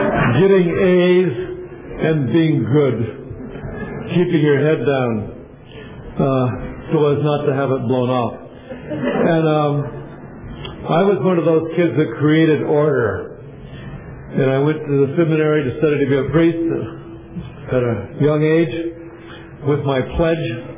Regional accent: Hawthorne, California, United States; I was raised in Hawthorne near the LA airport.

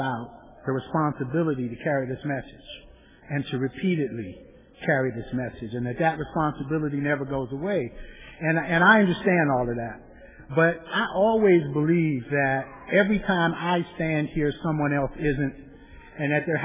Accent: Eastern United States, United States; I'm from the Eastern United States.

